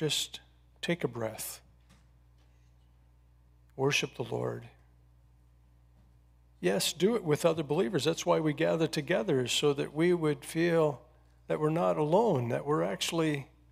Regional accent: Texas, United States; I'm from Texas, so that's why I said you all have a handout.

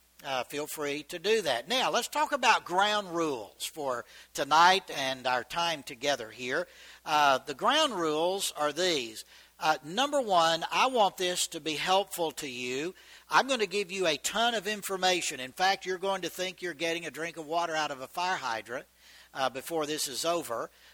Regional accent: Georgia, United States; moved away as an adult; now in Texas, United States; I'm not a native Texan, by the way. I was born and raised in Georgia.

